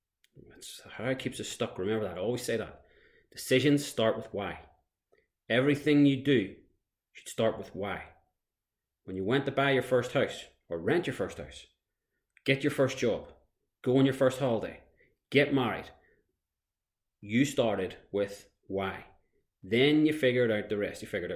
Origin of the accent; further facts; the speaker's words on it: Antrim, Northern Ireland, United Kingdom; my hometown of Antrim, Northern Ireland